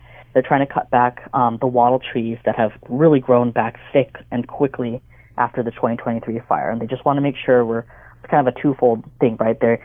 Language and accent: English; Hawaii, United States; Yeah, growing up in Hawaii, I don't think I was really familiar with it either, but it's been in the islands for a long time.